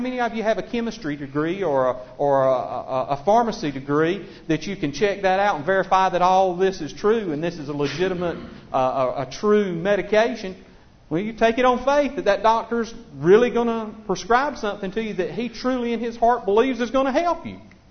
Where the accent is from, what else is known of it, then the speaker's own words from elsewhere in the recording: United States; I unashamedly, as an American, I'm proud of our nation and our heritage and where we came from